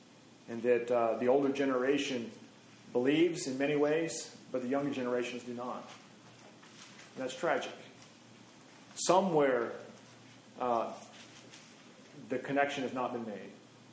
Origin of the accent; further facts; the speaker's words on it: Montana, United States; When I was growing up in Montana, we lived in Flathead County.